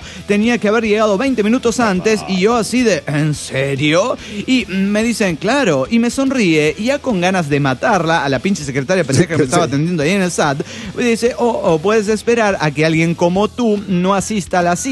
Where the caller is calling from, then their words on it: Cancún, Quintana Roo, Mexico; de Cancún, México.